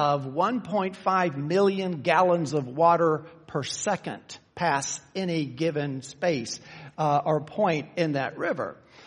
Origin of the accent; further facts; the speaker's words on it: Memphis, Tennessee, United States; Most of you know that Kay and I grew up in Memphis, Tennessee.